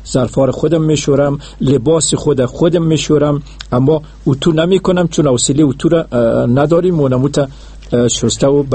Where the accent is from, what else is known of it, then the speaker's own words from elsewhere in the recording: Afghanistan; من در یک قریه، در یک دیه عادی افغانستان متولد شدم، درس‌های متوسطه را اونجا خواندم.